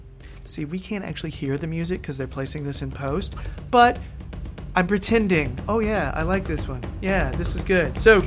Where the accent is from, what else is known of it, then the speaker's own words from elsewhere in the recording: United States; I mean, I'm American and I get that.